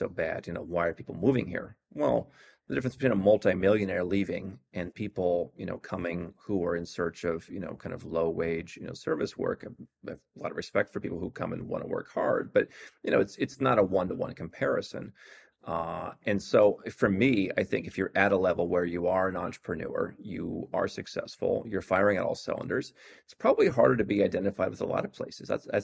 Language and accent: English; United States; how is it someone born right over there is Canadian and I'm American?